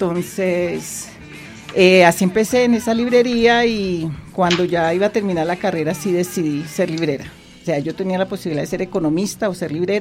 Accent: Buga, Valle del Cauca, Colombia; De ahí continué pues mi vida de una muchacha de provincia. Yo soy de Buga

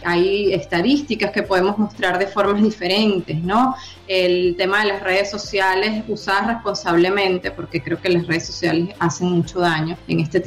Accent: Venezuela; moved away; cuando yo me vine de mi país, de Venezuela

